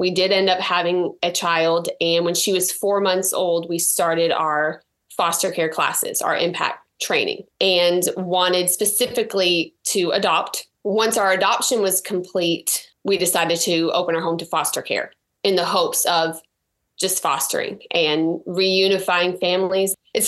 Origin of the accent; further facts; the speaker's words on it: Florida, United States; So when I was growing up, I actually was born and raised in Florida. My parents did foster care.